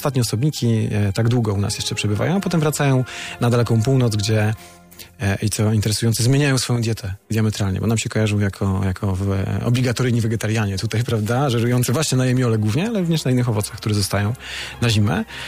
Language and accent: Polish; Zamość, Lublin Voivodeship, Poland; Ja pochodzę ze wschodu, z Zamościa. U nas bardzo śpiewnie się mówi.